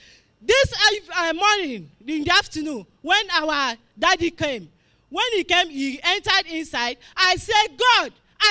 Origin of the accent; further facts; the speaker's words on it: Alode, Rivers, Nigeria; I'm from Alode, Eleme here.